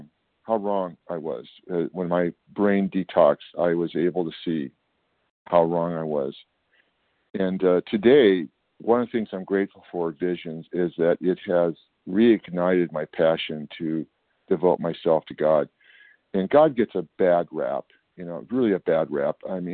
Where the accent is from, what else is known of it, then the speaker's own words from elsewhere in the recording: California, United States; I'm from Northern California.